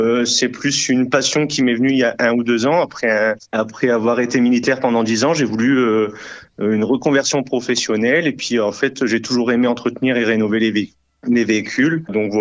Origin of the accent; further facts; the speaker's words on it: Fourmies, Hauts-de-France, France; j'étais dans la Marne pendant plus de 11 ans et j'ai décidé, en fait, pour me rapprocher de la famille, de revenir à mes origines, car je suis originaire de Fourmi.